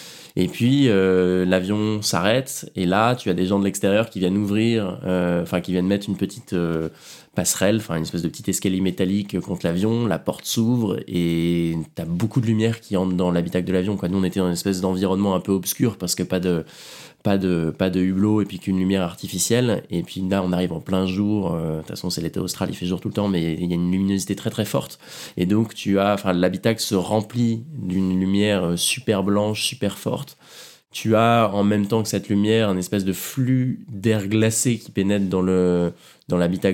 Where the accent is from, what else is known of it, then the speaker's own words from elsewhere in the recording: Normandy, France; comme moi je suis de Normandie, je connais bien la pluie